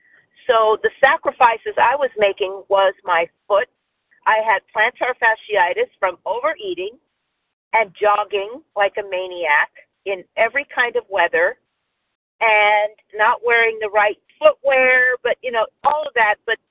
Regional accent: Palmdale, California, United States; I am from Palmdale, California in Los Angeles County.

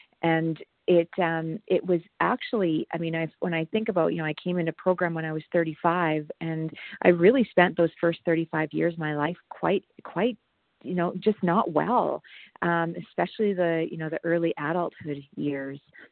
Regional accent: Alberta, Canada; I'm from Alberta, Canada.

